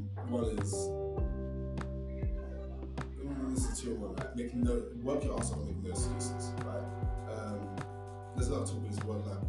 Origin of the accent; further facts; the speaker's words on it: Barking, London, United Kingdom; I'm from Barking, I'm from Gascoigne Barking